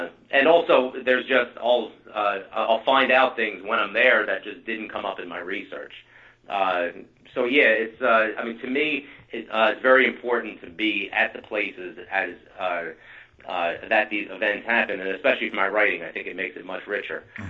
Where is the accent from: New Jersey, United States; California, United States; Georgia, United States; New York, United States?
New Jersey, United States; So as you mentioned, I'm from New Jersey.